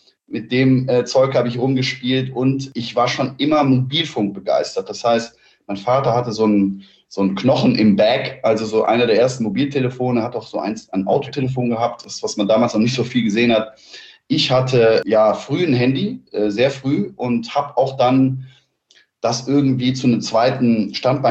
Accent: Cologne, North Rhine-Westphalia, Germany; ich bin aus Köln

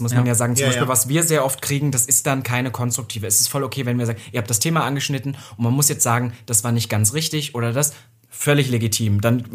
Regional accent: Halle, Saxony-Anhalt, Germany; Ja, und ich komme ja aus dem Osten. Also Sachsen-Anhalt, aus Halle, um genau zu sein.

